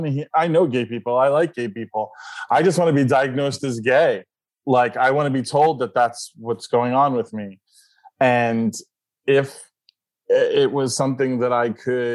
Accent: Florida, United States; But for me, I also had the fact of unaffirming churches and living in the South, like growing up in South Florida.

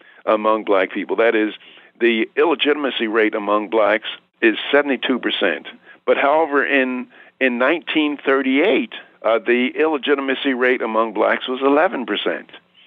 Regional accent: Philadelphia, Pennsylvania, United States; I grew up in the Richard Allen Housing Project in North Philadelphia

